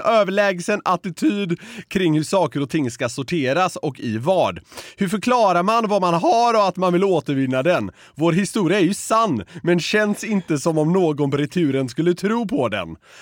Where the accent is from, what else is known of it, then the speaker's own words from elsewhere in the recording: Sweden; Som god svensk vill man ju att den ska återvinnas på rätt sätt.